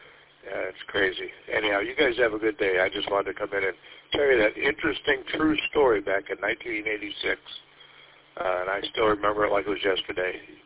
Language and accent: English; Michigan, United States; also born or lived in Jackson, Tennessee; I'm from Michigan, but I met my wife up here in Michigan when we moved to Tennessee, Jackson, Tennessee.